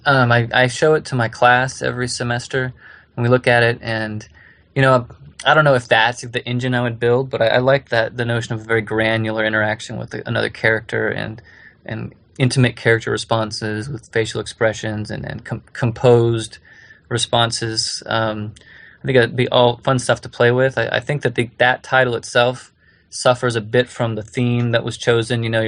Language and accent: English; Colorado, United States; In my home state of Colorado